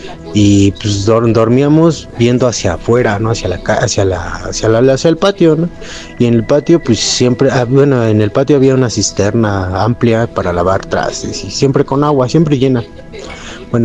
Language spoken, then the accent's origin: Spanish; Mexico City, Mexico; yo soy de aquí de la Ciudad de México, vivo aquí en Tlalpan, aquí por el kilómetro 30 hacia Cuernavaca